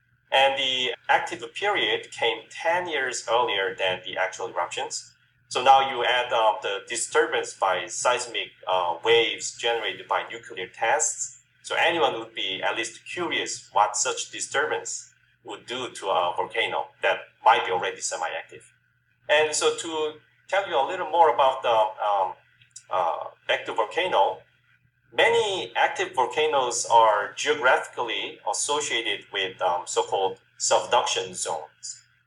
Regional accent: South Korea; I'm originally from South Korea, and I got my bachelor's degree in geology there.

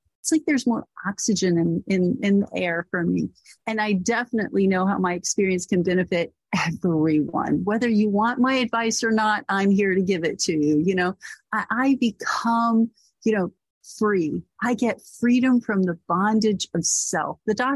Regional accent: Corpus Christi, Texas, United States; I'm from Corpus Christi, Texas. If you don't know where that is, that's about 4 hours south of Houston, 4 hours north of Mexico.

